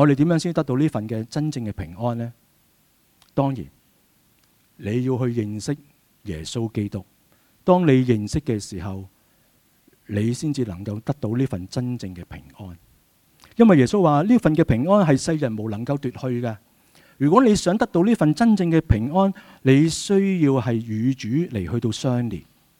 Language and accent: Cantonese; Hong Kong; 其实我们香港人都是很心急的嘛。